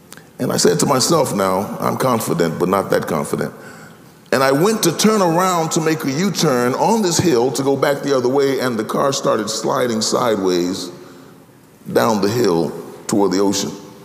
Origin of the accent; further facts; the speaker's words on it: Chicago, Illinois, United States; but I'm from Chicago, I'm used to snow, I can deal with it, I can handle this.